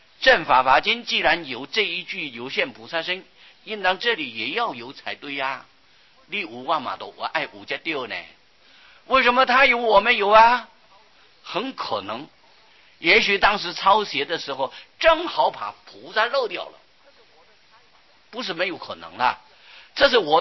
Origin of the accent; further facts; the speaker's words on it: China; 而且我们中国人喜欢简略呀